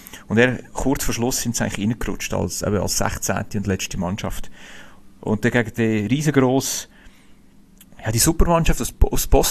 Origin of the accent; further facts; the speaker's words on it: Switzerland; von mir als Schweizer.